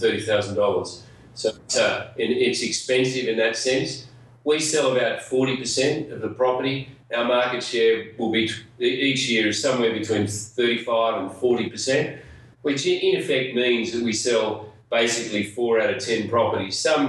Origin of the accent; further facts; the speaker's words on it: Sydney, New South Wales, Australia; now in Byron Bay, Australia; I'm originally from Sydney. I moved here a long time ago, about 30 years ago, to Byron Bay.